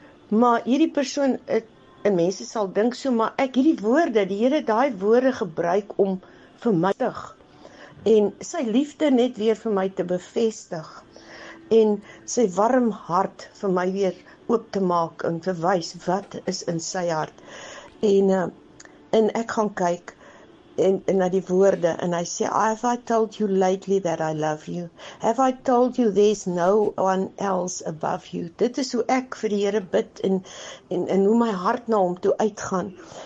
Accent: Malmesbury, Western Cape, South Africa; van Mamesbury

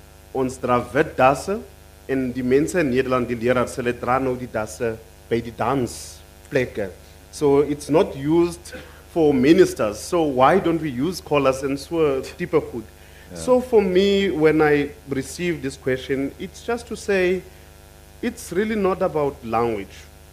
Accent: Cradock, Eastern Cape, South Africa; Want in Kraddock, waar ek groot geword

